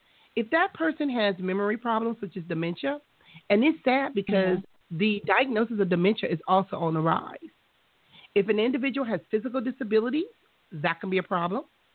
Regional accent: Compton, California, United States; growing up in Compton, Chrissy, that was something that I saw too.

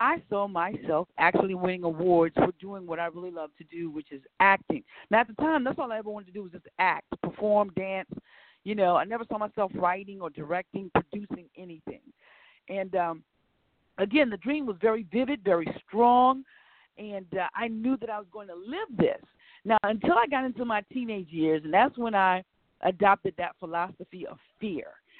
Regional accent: South Carolina, United States; Again, I am from Williamsburg County, located here in King Street, South Carolina. So I'm from the woods, y'all, country girl.

